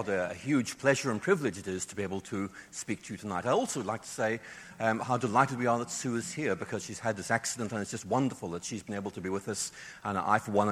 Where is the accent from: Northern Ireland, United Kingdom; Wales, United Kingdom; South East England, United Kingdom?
Northern Ireland, United Kingdom; Because when I was young, growing up in Northern Ireland, I was an atheist.